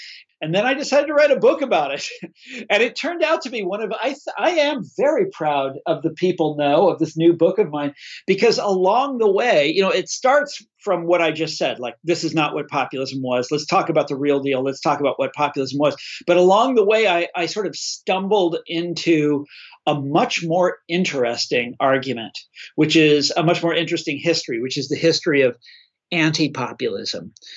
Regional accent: Kansas, United States; it was particularly strong in my home state of Kansas.

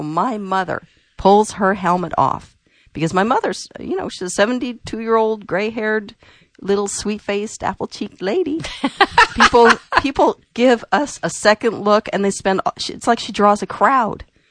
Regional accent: South Dakota, United States; born there; because I was born in South Dakota, and I'm related to, I think, everybody in South Dakota.

